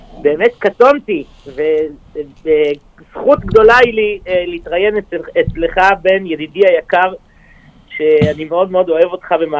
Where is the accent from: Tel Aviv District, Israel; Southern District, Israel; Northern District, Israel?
Tel Aviv District, Israel; Tel Aviv; תל אביב, עיר שבה נולדתי ובה גדלתי ובה אני יוצא את כל שנות חיי, אני כבר היום בן 42 שנה